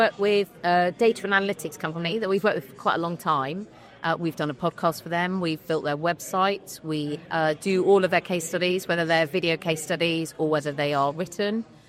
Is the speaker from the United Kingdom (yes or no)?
yes; Swanage, South West England, United Kingdom; I grew up in Swanage, so I'm only an hour away from my mum and dad.